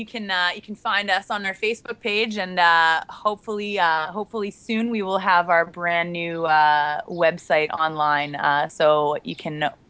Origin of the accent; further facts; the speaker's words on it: Canada; Right. Well, keeping in mind that we are Canadian